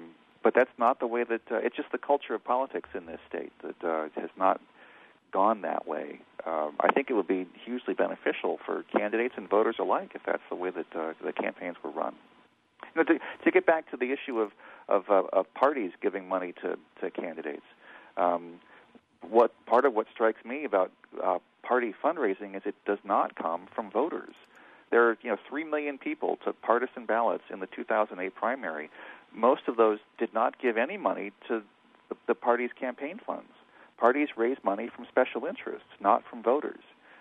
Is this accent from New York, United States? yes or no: no; Ohio, United States; also born or lived in Connecticut; I'm not from Illinois originally. I'm from Ohio. I've worked in Connecticut for a couple of years.